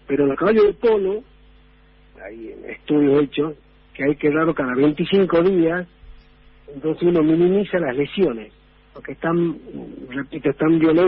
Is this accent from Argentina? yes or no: yes; Jujuy, Argentina; born there; vengo varios meses acá a Salta, que yo nací en Jujuy, pero bueno, mi hermano y mi familia vive acá. Los norteños somos muy, no, muy arraigados al terruño.